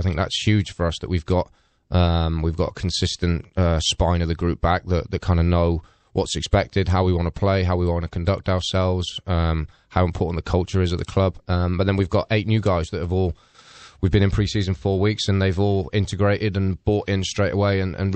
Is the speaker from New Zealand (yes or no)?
no; England, United Kingdom; now in St. Louis, United States; Converted American now.